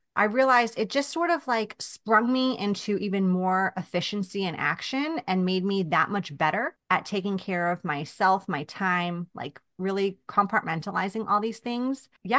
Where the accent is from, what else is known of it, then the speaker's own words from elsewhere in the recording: New York, United States; I'm from Long Island, as you know, and I became a mom there in 2013